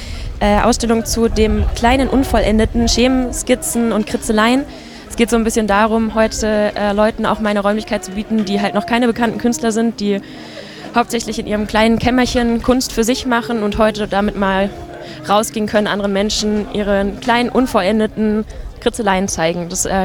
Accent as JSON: {"language": "German", "town": "Braunschweig", "region": "Lower Saxony", "country": "Germany", "said": "Ja, und ich komme auch aus Braunschweig"}